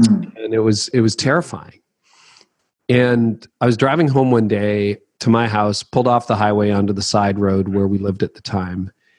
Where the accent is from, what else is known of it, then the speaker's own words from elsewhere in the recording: Canada; I don't own weapons. I'm Canadian.